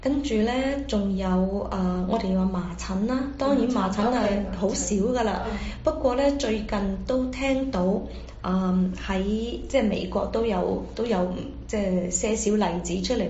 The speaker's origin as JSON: {"language": "Cantonese", "country": "China", "tie": "born or raised there", "lives_now": "United States", "said": "咁其實我記得我細個喺中國嗰陣時咧，都要接種疫苗嘅。"}